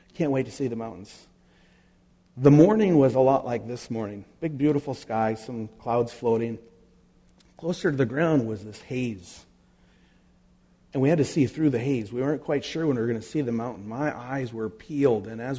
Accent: Red River Valley, United States; And growing up in the Red River Valley, I thought, where did they find enough dirt and rock to pile up that high to make a mountain?

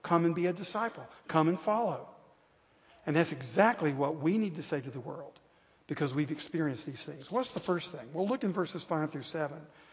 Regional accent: Tennessee, United States; Now, I grew up in East Tennessee. So I knew what it was like to look off at the Smoky Mountains 20 miles away where I lived.

